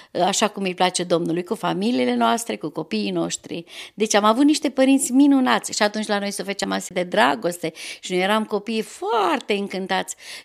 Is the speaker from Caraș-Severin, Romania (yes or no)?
yes; Șoșdea, Caraș-Severin, Romania; M-am născut în Șoșdea, în județul Caraș-Severin. Fac parte dintr-o familie de creștini. Tata meu a fost 40 de ani păstor la Șoșdea